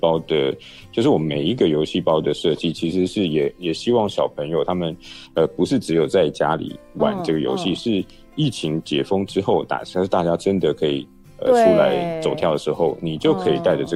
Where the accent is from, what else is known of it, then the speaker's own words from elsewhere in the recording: Taipei, Taiwan; 可是像我这种小孩，就是从小在大稻埕长大，这些大稻埕老店，我是很觉得很平常，这是我日常生活。